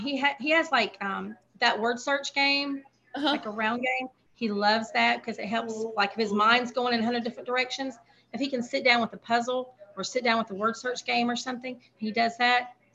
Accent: Heflin, Alabama, United States; And we're from Little Heflin. We got the country roads.

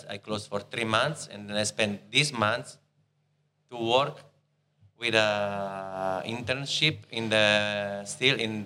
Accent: Rome, Lazio, Italy; born there; English is a second language; also born or lived in Senigallia; I moved city from, I was born in Rome.

